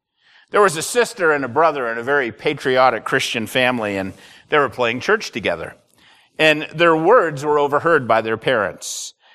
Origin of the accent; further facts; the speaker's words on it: United States; but boy, when we're Americans and we're overseas, we think about our rights a lot, don't we? We think about our homeland.